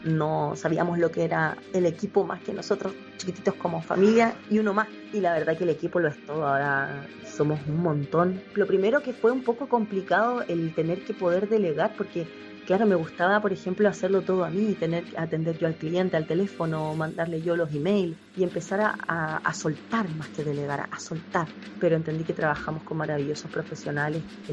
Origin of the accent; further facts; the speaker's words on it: Chile; now in Tenerife, Spain; yo soy chilena, Andrea italiana de Roma, y vivimos en esta tierra tan linda que es Tenerife, es la tierra que nos acoge.